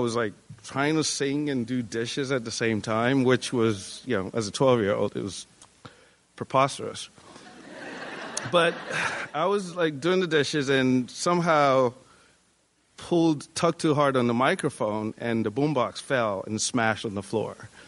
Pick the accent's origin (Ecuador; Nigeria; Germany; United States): Nigeria; And the house that I grew up in Nigeria, it was a house that my dad built, which were four apartments.